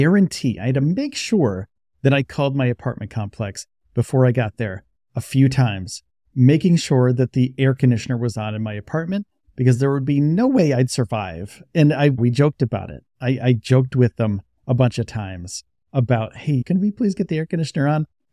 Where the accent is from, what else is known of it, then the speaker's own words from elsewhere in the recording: New York, United States; I was from New York. So I knew snow, I knew rain, like the weather was all over the place up there, right?